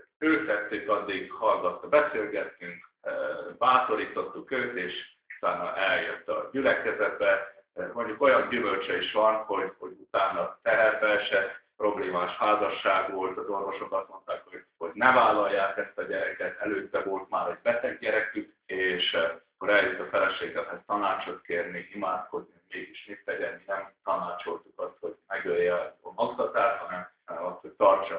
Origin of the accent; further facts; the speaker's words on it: Transylvania, Romania; also born or lived in Arad; Én erdélyi származású vagyok különben, ezért nagyon örülök ennek a Tolnai Dombságnak, mert egy kicsit a régi otthonomat hozzá vissza, én is így nőttem fel erdő között